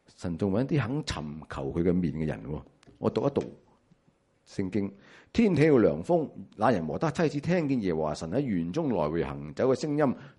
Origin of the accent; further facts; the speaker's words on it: Hong Kong; 我们香港人一定要明白的